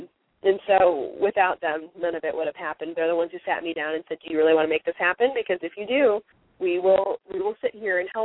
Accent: Iowa, United States; As much as I loved growing up in Iowa, since I've always lived here

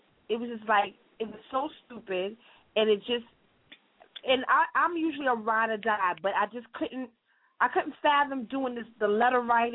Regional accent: Brooklyn, New York, United States; I said from East Flatbush. That's right. Church and Notion.

